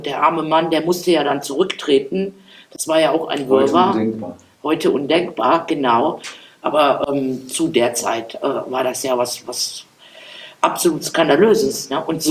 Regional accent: Aachen, North Rhine-Westphalia, Germany; ich komme aus der Städteregion Aachen.

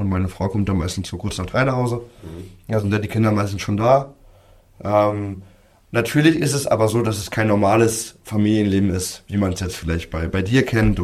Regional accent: Berlin, Germany; ich bin in Treptow-Köpenick aufgewachsen. Also um es genau zu sagen, zwischen Adlershof und Oberhof-Rudow.

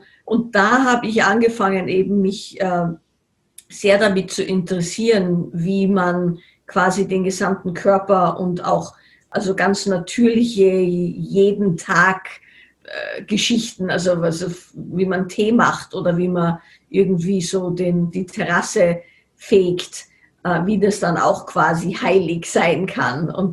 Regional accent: Salzburg, Austria; ich bin in Salzburg aufgewachsen und da gab es also schon auch eine Kultur von Heilpraktikern

